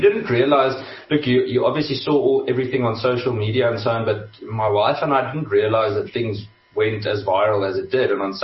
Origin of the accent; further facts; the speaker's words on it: Kempton Park, Gauteng, South Africa; also born or lived in England; I come from a very normal Afrikaans family. Grew up in Kempton Park. We actually moved to England for 6 years, and for my father's work when I was still in school